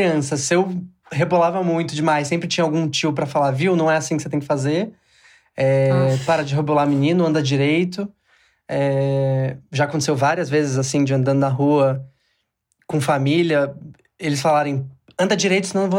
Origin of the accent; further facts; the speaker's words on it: São Paulo, Brazil; also born or lived in Ceará; Eu sou um homem gay que nasceu no interior do Ceará. Eu acabei crescendo aqui em São Paulo, porque a vida me trouxe pra cá, mas eu cresci nesse ambiente de uma família cearense